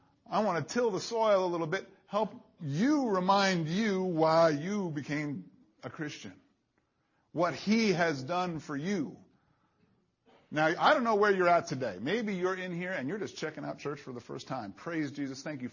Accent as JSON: {"language": "English", "region": "New York", "country": "United States", "tie": "born or raised there", "said": "I grew up in New York back in the 70s, and in that culture, you were either Catholic or you were Jewish."}